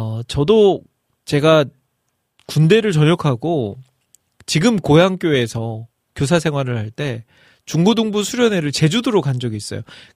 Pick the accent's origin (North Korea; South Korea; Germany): South Korea; Iksan, North Jeolla; moved away as an adult; now in Seoul, South Korea; 익산 팔봉교회라고 부르죠. 그곳에서 저희 부모님이 먼저 신앙생활을 시작하셨고 저도 이제 모태신앙으로서 그곳에서 자라면서 정말 너무나도 추억이 많은 교회죠.